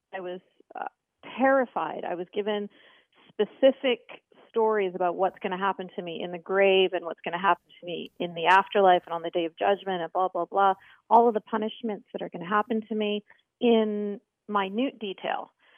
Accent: Canada; I was born and raised in Canada. So when I was growing up, we were kind of like in a bubble separate from the rest of the society. So even though I was in Canada, I went to Islamic schools. I was wearing hijab from the age of 9 years old.

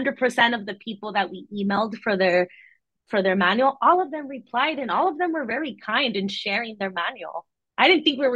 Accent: Mexico; English is a second language; some work that I'm doing back at my home country in Mexico

